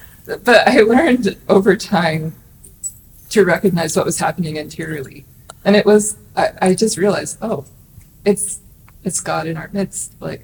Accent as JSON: {"language": "English", "region": "New Brunswick", "country": "Canada", "tie": "born or raised there", "said": "I'm from Canada. I grew up in New Brunswick, and I'm one of six kids. I'm the third of six kids. And my mother was born in England. My dad was born in the States."}